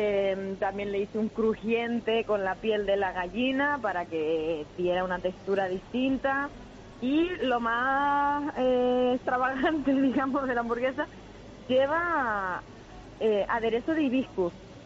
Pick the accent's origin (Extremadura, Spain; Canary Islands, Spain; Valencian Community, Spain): Canary Islands, Spain; estamos en las Américas, pero somos parte de Canarias